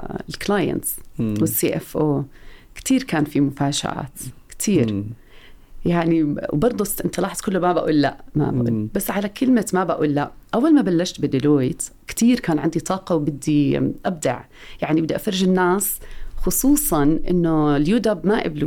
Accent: Jordan; أنا صح أردنية من الأردن ودارسة بس عمري ما اشتغلت

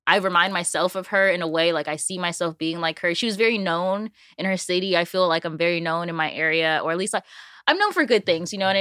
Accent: Torrance, California, United States; but I'm from Torrance, California, South Bay area, as I like to call it, SoCal. Born and raised, never been anywhere else, crazily.

